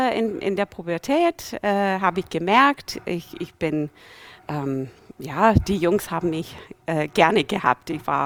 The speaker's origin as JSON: {"language": "German", "country": "Brazil", "tie": "born or raised there", "also_born_or_lived": "United States", "second_language": "German", "said": "Ich bin Amerikanerin. Ja, da bin ich halt in Brasilien aufgewachsen. Wir waren 5 Kinder und wir sind immer jede 4 Jahre nach USA wieder gegangen, für ein Jahr."}